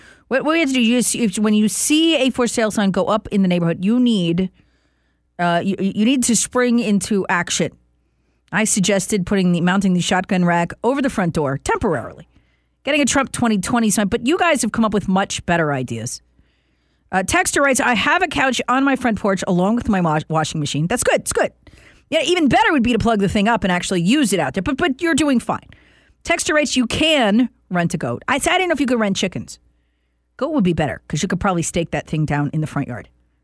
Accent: the South, United States; No, but I am a Southerner at heart. Plus, I grew up in the South.

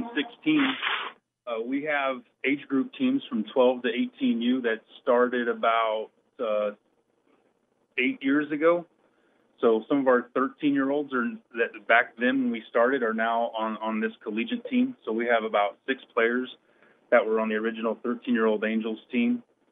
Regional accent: Newton, Kansas, United States; Yes, I was born in Newton. My mom and stepdad had worked construction. We moved all around.

